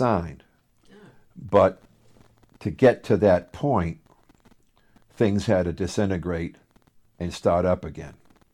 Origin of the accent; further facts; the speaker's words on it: Worcester, Massachusetts, United States; Again, but as I've said many times, we're from Worcester. The guys in New York that really could sign a check or sign you, they're not coming to Worcester.